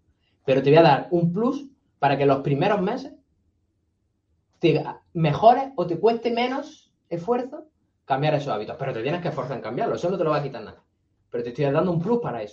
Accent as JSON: {"language": "Spanish", "country": "Spain", "said": "y más nosotros que somos españoles"}